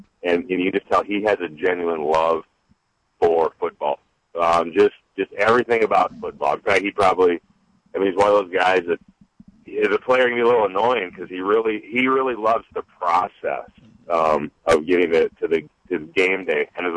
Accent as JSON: {"language": "English", "region": "Minnesota", "country": "United States", "tie": "born or raised there", "said": "but I was born and raised in Minnesota."}